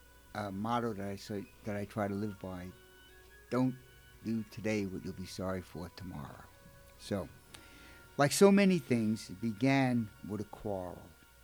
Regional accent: Brooklyn, New York, United States; I'm from Brooklyn; I don't read that beautiful.

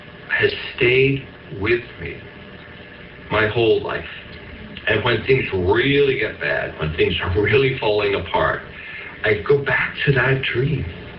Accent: Boylston, Massachusetts, United States; I grew up in Boylston, Massachusetts, a little tiny rural central Massachusetts town

